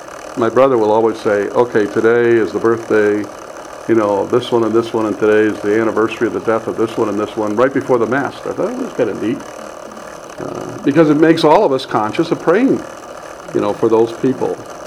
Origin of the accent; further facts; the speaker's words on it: Detroit, Michigan, United States; I come from Detroit. These things just come naturally.